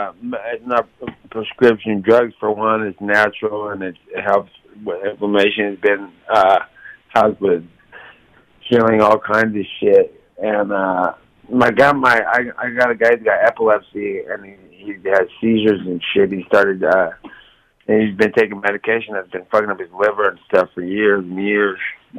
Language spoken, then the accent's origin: English; Stockton, California, United States; Yeah, Stockton is just where I come from. It's my hometown. Everybody I know is there.